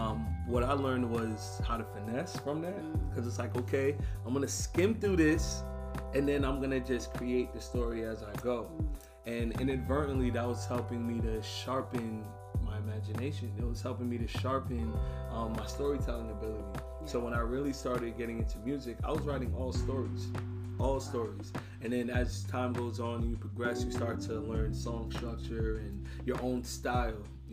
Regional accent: Long Island, New York, United States; You know, growing up on Long Island, I understood that there were more types of people than I even gave it credit for.

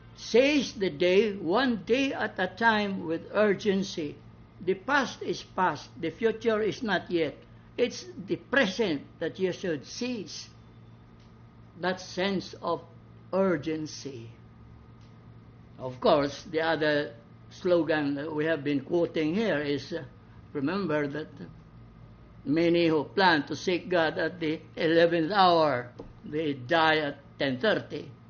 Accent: Balamban, Central Visayas, Philippines; In my hometown, Balamban, I tell you, because the market is right in front of the church

